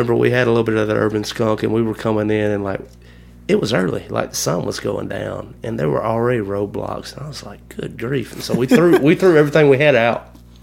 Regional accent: Kennedy, Alabama, United States; because we grew up in Kennedy, Alabama

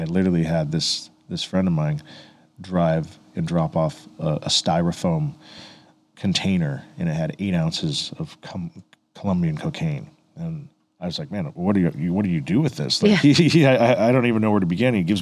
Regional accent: Redondo Beach, California, United States; I grew up in a town where there's Mexican gangs, right? And I grew up in Redondo Beach.

